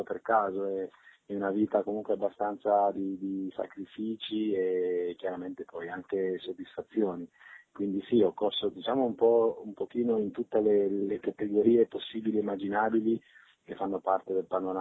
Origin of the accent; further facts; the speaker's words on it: Milan, Lombardy, Italy; born there; now in Maranello, Italy; Poi io tra l'altro sono nato a Milano, ma mi sono trasferito qui a Maranello dove vivo